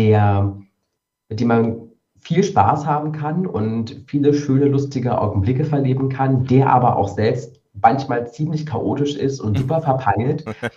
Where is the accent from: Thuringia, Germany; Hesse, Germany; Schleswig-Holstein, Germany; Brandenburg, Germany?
Brandenburg, Germany; Cottbus; now in Halle (Saale), Germany; Ich komme ursprünglich aus Cottbus in Südbrandenburg. Also ich bin so eine richtig klassische Spreewaldgurke und bin dann aber beruflich unter Studienzwecken nach Halle an der Saale gezogen.